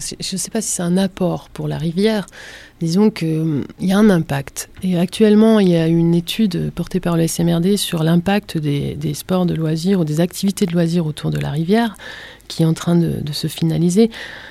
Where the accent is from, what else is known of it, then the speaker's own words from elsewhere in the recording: Bourgogne-Franche-Comté, France; Alors moi, je suis doubiste. Doubiste du Doubs. Je viens du Haut-Doubs et j'ai l'impression... Enfin, je vis ici depuis quelques années